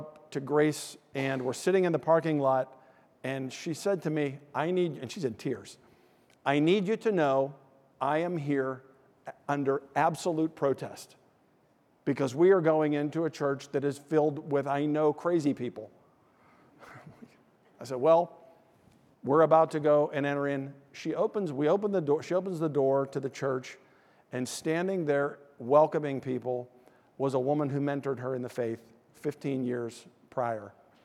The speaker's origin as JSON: {"language": "English", "town": "Aliquippa", "region": "Pennsylvania", "country": "United States", "tie": "born or raised there", "said": "I grew up in Hopewell Township in Aliquippa, and there were some dark things that happened in Aliquippa this past weekend."}